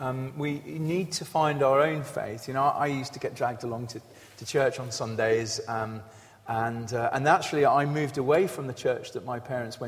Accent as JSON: {"language": "English", "town": "Mayfield", "region": "South East England", "country": "United Kingdom", "tie": "born or raised there", "also_born_or_lived": "Tunbridge Wells", "said": "We moved from Mayfield to Tunbridge Wells, and it was in Tunbridge Wells that I found my own church."}